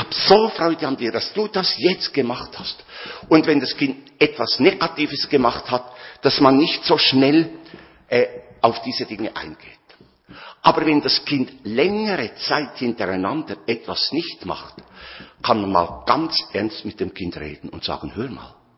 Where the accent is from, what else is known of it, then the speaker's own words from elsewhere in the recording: Bern, Switzerland; als Berner war das für mich sehr schwierig